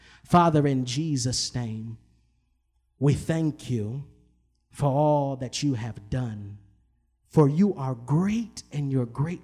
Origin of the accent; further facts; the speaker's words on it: Ypsilanti, Michigan, United States; I'm from Ipsy, Southside.